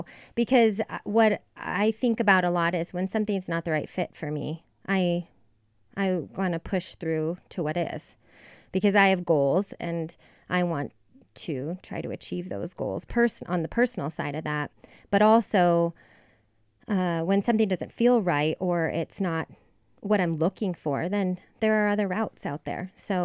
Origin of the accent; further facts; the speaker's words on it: Great Falls, Montana, United States; I really wanted to leave Montana, because I grew up here in Great Falls